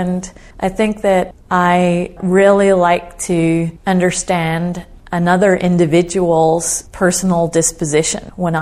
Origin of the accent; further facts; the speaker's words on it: Northern Ireland, United Kingdom; now in United States; I was born and raised in Northern Ireland. And I was a child in the 1970s, and that was a very challenging time in the history of Northern Ireland. My family still live there. It's my home.